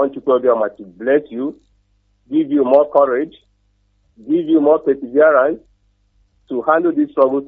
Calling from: Oji River, Enugu State, Nigeria; I'm calling from Oji River in Biafra land.

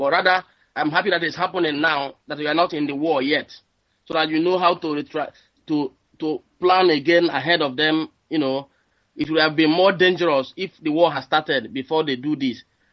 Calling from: Brussels, Brussels-Capital Region, Belgium; I'm calling from Brussels, Belgium.

